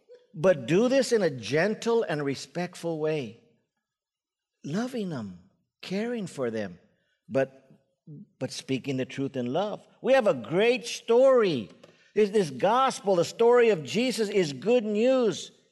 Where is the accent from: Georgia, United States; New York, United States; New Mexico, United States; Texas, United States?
Texas, United States; El Paso; So, for me, I grew up in El Paso, Texas, and a very nominally Catholic home. We went to church, you know, being Latino, we were Catholics